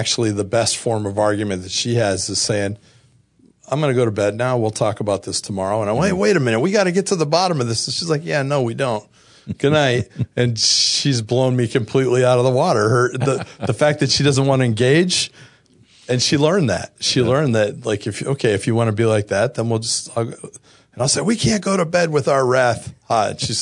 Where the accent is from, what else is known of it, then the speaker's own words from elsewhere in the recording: East Coast, United States; my wife was from the West Coast, I was from the East Coast. My family's here all the time.